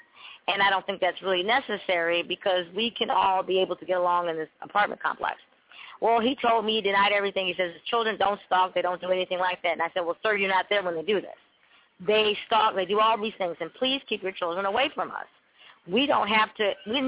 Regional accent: Illinois, United States; also born or lived in Michigan; now in Detroit, United States; I'm not from Texas. I'm originally from Illinois, but I've lived in Michigan for the last decade, Detroit, Michigan.

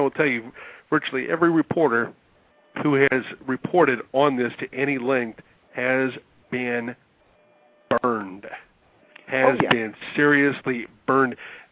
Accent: Midwest, United States; You know, I'm sorry. I was raised in the Midwest.

